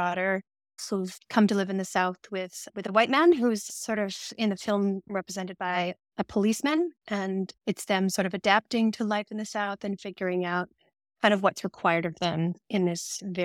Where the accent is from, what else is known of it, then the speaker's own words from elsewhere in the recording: Edmonton, Alberta, Canada; I'm really excited to be back on radio in my hometown, Edmonton.